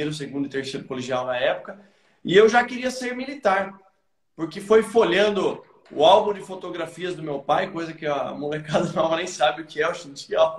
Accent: Sorocaba, São Paulo, Brazil; eu tô aqui em Sorocaba nesse exato momento, né? E é a minha terra natal. Eu nasci e cresci nessa cidade maravilhosa que eu amo, que toda a minha família é daqui de Sorocaba, do interior de São Paulo.

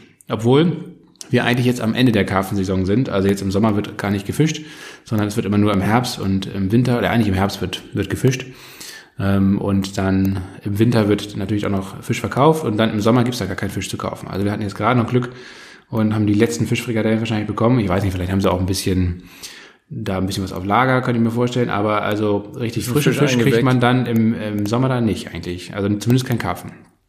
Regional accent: Kiel, Schleswig-Holstein, Germany; born there; obwohl ich gebürtiger Kieler bin.

